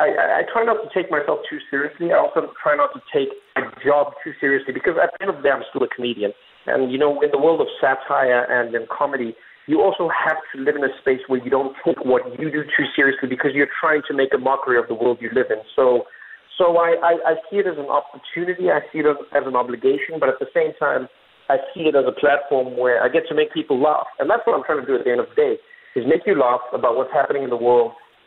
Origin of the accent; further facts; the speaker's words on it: South Africa; growing up in South Africa, moving into democracy, living with a single mother